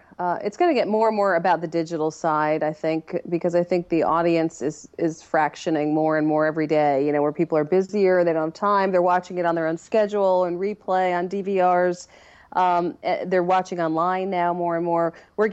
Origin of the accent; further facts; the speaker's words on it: New York, United States; moved away; I'm from New York, but I sound like I'm from the south of the U.S. now because I've been here for 20 years.